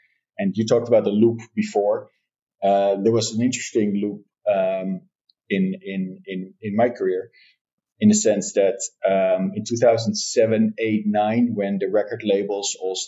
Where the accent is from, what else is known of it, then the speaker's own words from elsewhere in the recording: Netherlands; So I'm born and raised in the Netherlands.